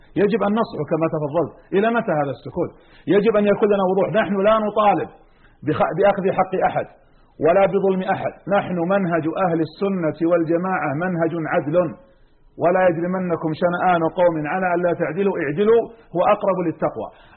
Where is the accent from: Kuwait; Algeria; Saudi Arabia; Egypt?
Saudi Arabia; عندنا في السعودية